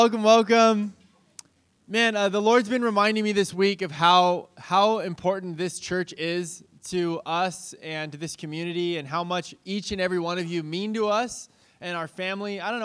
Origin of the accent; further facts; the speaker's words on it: California, United States; do you hear waves crashing, or is that just me because I'm from SoCal, right?